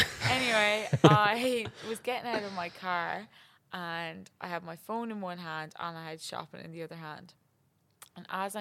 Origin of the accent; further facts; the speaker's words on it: Connacht, Ireland; So I come from County Mayo.